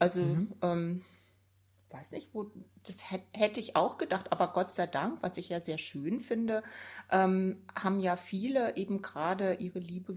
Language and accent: German; Rhineland, Germany; Ich bin im Rheinland aufgewachsen.